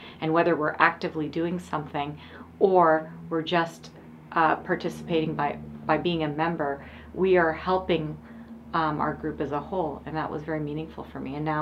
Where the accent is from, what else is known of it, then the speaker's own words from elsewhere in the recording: Medina, Ohio, United States; I'm an endodontist from Medina, Ohio